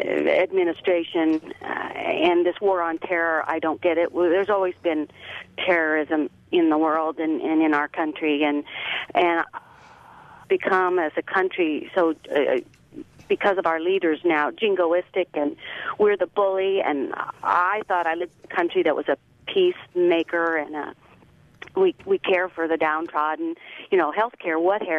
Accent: Nebraska, United States; I'm from Nebraska, and this is just awesome

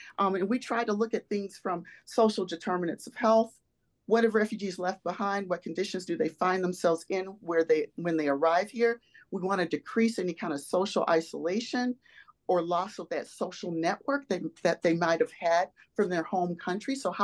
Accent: Wisconsin, United States; we're looking at things through our own lens of being a Wisconsinite or being an American.

